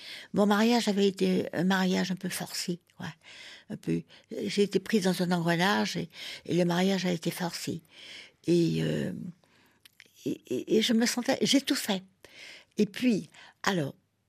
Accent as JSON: {"language": "French", "country": "Martinique", "tie": "born or raised there", "also_born_or_lived": "New York / Paris", "moved": "as an adult", "said": "j'ai quitté la Martinique à 20 ans. Mais je les ai suivis quand même de New York ou de Paris."}